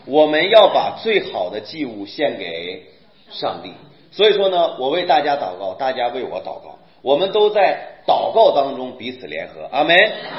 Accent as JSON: {"language": "Chinese", "country": "China", "said": "其实呢，我们中国人呢都是用情感建立的国家，知道吗？"}